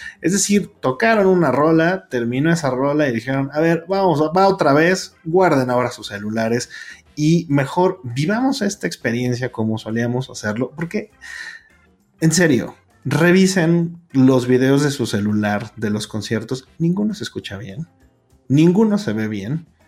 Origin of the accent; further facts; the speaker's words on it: Mexico; Estamos como mexicanos priorizando otros gastos